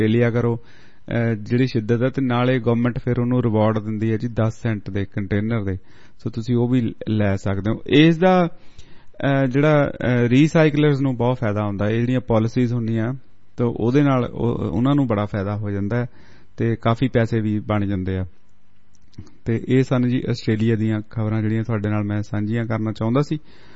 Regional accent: Punjab, India; now in Sydney, Australia; ਸੋ ਇਹ ਵੀ ਇਕ ਲੋਕ ਤੱਤ ਸਾਡੇ ਇਲਾਕੇ ਦੇ ਵਿਚ ਇਕ ਕਹਾਵਤ ਮੌਸਮ ਦੇ ਸਬੰਧ ਵਿਚ ਬਣੀ ਹੋਈ ਸੀ, ਸ਼ਾਇਦ ਮੈਨੂੰ ਲੱਗਦਾ ਸਾਰੇ ਪੰਜਾਬ ਦੇ ਵਿਚ ਹੀ ਹੋਊਗੀ, ਪਰ ਮੈਂ ਦੁਆਬੇ ਦੀ ਗੱਲ ਕਰਦਾ

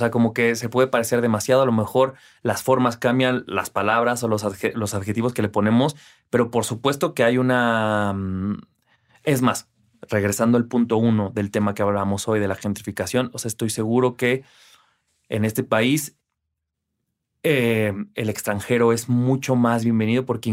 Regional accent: Mexico; como todos somos mexicanos

